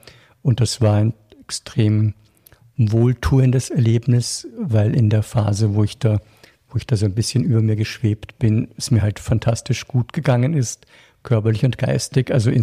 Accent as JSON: {"language": "German", "region": "Salzburg", "country": "Austria", "tie": "born or raised there", "said": "Ich bin in Salzburg aufgewachsen, mehr oder weniger in den Bergen."}